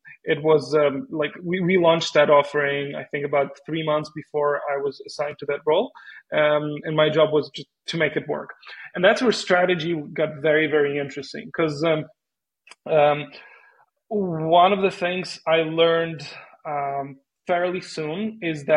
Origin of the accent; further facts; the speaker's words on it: Ukraine; also born or lived in New York; now in Barcelona, Spain; I come from Ukraine. It's where I was born. I live most of my life in there. And I spent 4 years living in New York. And now I'm in Barcelona.